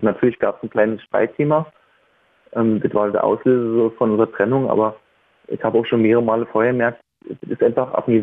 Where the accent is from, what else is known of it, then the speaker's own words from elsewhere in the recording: Kołobrzeg, West Pomeranian Voivodeship, Poland; ich komme aus Polen, aus Kolberg